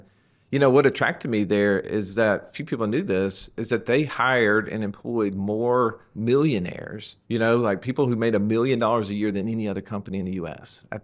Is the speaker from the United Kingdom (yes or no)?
no; Montgomery, Alabama, United States; Grew up in Montgomery.